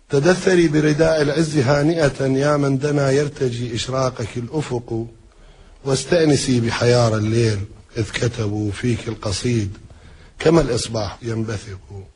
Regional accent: Fallujah, Al Anbar, Iraq; القريبة من مدينتي، وكان يجربان زراعة محاصيل خاصة في الفلوجة مثل فول الصويا والبطاطا قبل أن تنتشر في العراق

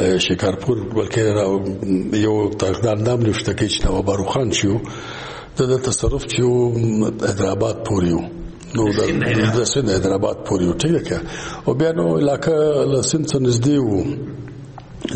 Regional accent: Sui, Balochistan, Pakistan; also born or lived in Quetta; زه د بلوچستان یو ښار دی سویږي، په سوی یو کلی دی لوی کلی دی کڑک نومیږي، چې اوس په کرک یادیږي، زاړه نومیې کڑک دی. چې په هغه کې 1954 کې زه پیدا شولم.

